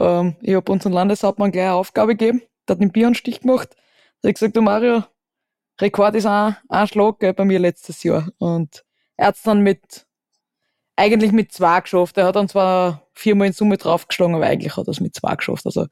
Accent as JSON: {"language": "German", "country": "Austria", "said": "Ja, weil es bei uns in Österreich regnet."}